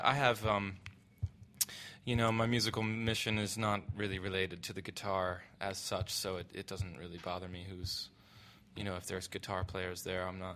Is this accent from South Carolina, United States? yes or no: no; Philadelphia, Pennsylvania, United States; Jazz is deep in Philly, and I grew up in Philly, so it's part of, you know, where I come from